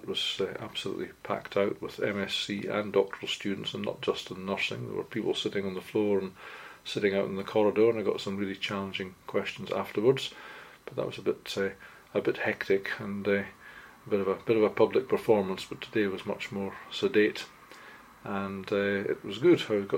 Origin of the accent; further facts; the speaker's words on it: Scotland, United Kingdom; but I'm not English, I'm Scottish. I have a slightly different accent from some people, and some of the words I say might sound different.